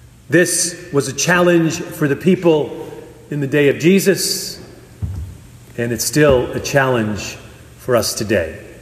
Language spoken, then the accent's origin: English; Worcester, Massachusetts, United States; When I grew up in Worcester, in the central part of the state, long before there was Walmart or Costco or BJ's, there was Spags.